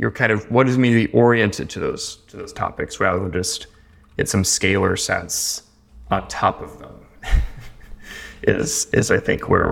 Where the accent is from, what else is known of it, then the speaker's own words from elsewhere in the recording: Appalachia, United States; But there's a story where I grew up in Appalachia about the fence post turtle